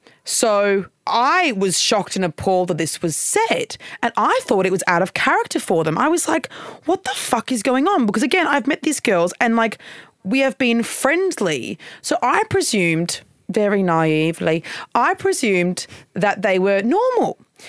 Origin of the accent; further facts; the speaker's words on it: Queensland, Australia; accent: Queensland; my accent's strong. My Queensland accent is also strong.